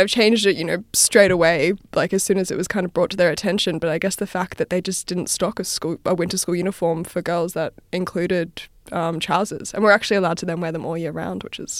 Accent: Australia; I grew up in Australia.

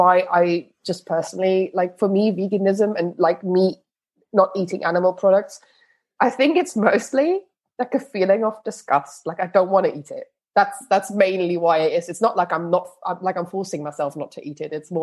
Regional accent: Germany; English is a second language; now in United Kingdom; I grew up on the Dutch, German, Belgian borders. So I have a German passport, but I've never felt particularly German, just because my entire childhood I basically spent in like three different countries all the time.

